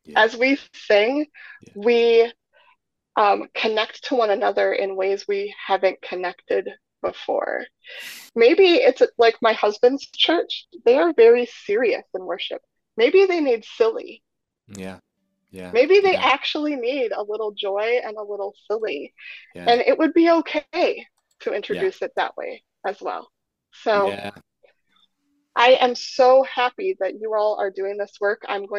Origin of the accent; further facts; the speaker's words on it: Minnesota, United States; I'm originally from Minnesota and the pool was always cold.